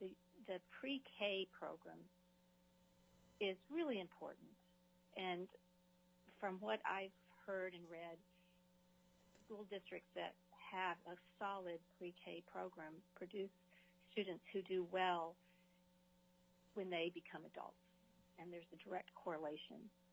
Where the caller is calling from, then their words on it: Anchorage, Alaska, United States; I'm calling from Anchorage.